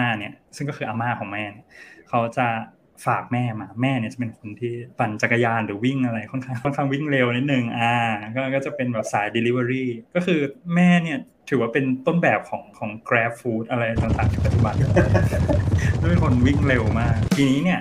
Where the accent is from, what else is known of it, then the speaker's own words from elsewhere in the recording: Bangkok, Thailand; แต่ว่าตัวผมเองเนี่ยคนกรุงเทพตั้งแต่กำเนิด